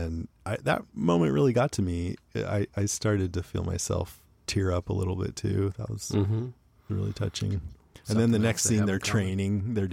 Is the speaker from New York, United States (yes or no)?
no; Modesto, California, United States; Yeah, it's like a few hours away from where we grew up in Modesto. A couple hours.